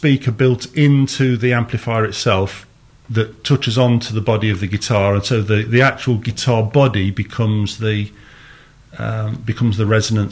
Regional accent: Derby, East Midlands, United Kingdom; Although, even though I was from Derby, that influence of the 60s Liverpool was still very, very strong.

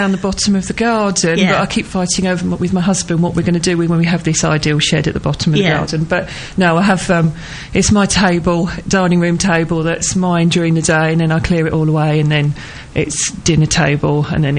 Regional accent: East of England, United Kingdom; I grew up in Suffolk

